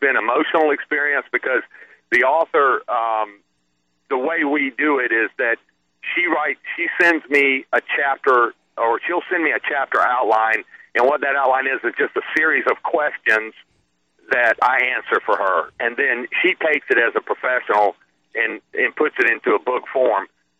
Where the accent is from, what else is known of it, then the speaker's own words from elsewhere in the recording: Alabama, United States; It's High Tide, obviously, is because I'm from Alabama, that I played at Alabama.